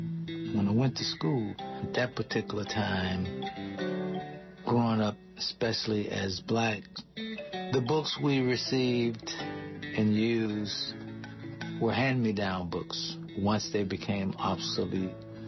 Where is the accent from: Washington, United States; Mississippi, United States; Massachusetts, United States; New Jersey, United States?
Mississippi, United States; Mississippi definitely is considered the Deep South. Growing up in Mississippi, I'm the youngest of 12 children. My parents were sharecroppers when I was born.